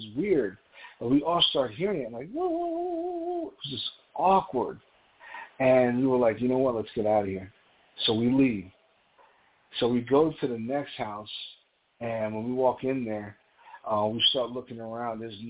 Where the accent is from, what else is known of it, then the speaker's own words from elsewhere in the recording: New York, United States; I'm from New York. I don't play with bears.